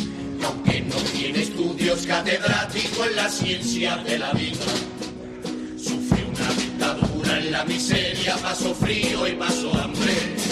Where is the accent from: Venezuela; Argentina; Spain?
Spain; Seville, Andalusia; Yo soy el más sevillano, no hay nadie más sevillano